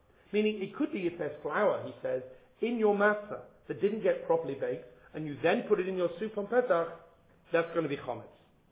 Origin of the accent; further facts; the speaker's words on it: Leeds, Yorkshire and the Humber, United Kingdom; and I'm from Leeds